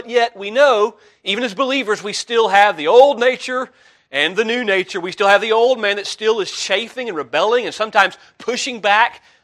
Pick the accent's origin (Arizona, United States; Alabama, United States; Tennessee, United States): Tennessee, United States; Memphis; born there; Do you know that it was no accident that I was born on June 16th, 1983 in Memphis, Tennessee?